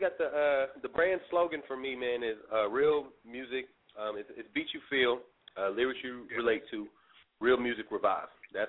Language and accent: English; Midwest, United States; they're from Midwest, so I'm from Midwest